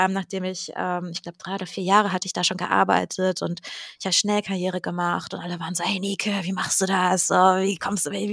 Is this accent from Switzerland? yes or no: no; Hungary; moved away; Also ich bin im großen Teil meiner Kindheit bin ich in Ungarn groß geworden.